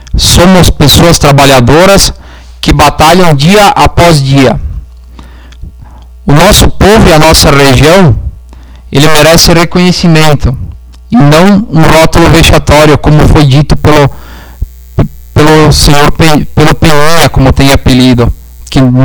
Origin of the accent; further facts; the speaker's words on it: Rio Grande do Sul, Brazil; Somos gaúchos. Somos moradores da Serra Gaúcha. Sim, e temos orgulho dessa terra.